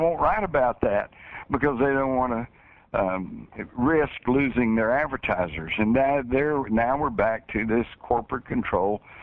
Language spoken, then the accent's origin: English; Texas, United States; Hell, Mike, when I was a kid growing up in Texas, we took guns to school